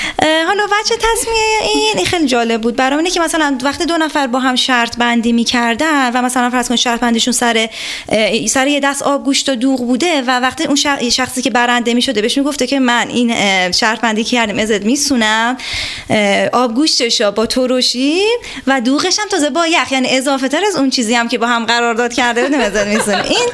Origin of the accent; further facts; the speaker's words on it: Isfahan, Iran; accent: Pahlavi; یعنی حالا اینکه ما لهجهمون در واقع لهجه پهلویه،